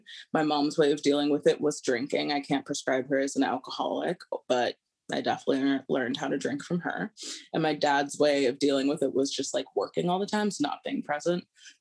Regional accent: Seattle, Washington, United States; also born or lived in Honolulu, Hawaii; I grew up in Seattle, Washington, and Honolulu, Hawaii. I'm the oldest of four. I'm 28 years old

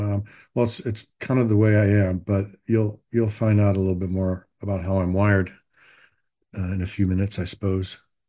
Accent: Los Angeles, California, United States; born there; I was born in Los Angeles in 1962. That makes me 61, two. Yeah, 61. I'll be 62 in November.

